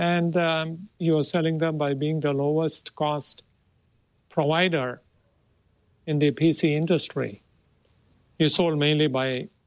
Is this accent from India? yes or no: yes; India; English is a second language; moved away as an adult; now in United States; 1985, I came over from India to the United States. And right away started the company because it was not easy to get a job.